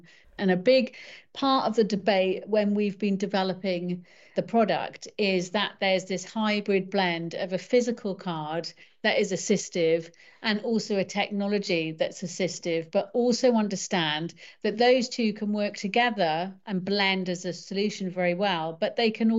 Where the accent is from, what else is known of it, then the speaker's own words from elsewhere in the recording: Wales, United Kingdom; Talu means pay in Welsh, and I'm from Wales. I'm based just outside Cardiff.